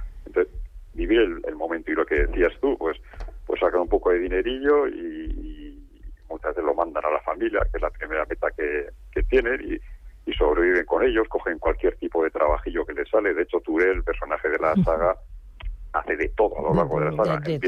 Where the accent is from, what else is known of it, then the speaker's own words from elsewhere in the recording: Basauri, Basque Country, Spain; Yo tampoco, ¿eh? Yo soy de Basauri.